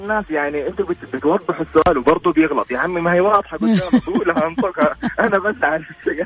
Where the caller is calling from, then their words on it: Jeddah, Makkah Province, Saudi Arabia; اكلمكم من جده.